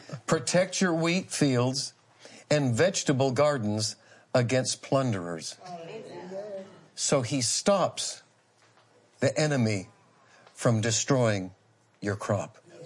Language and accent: English; Massachusetts, United States; where I grew up in Massachusetts, we lived on Cape Cod.